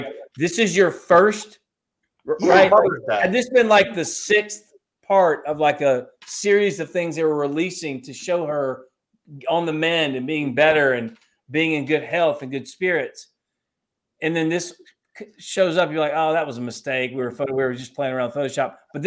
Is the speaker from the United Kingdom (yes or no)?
yes; England, United Kingdom; Why? I'm English, for heaven's sakes.